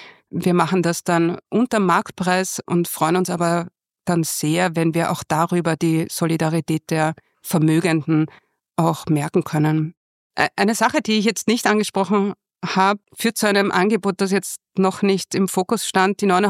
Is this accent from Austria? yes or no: yes; Lower Austria, Austria; Insofern sehe ich mich als kleines Mädchen im Weinviertel in verzweifelten Verhandlungen mit Daddy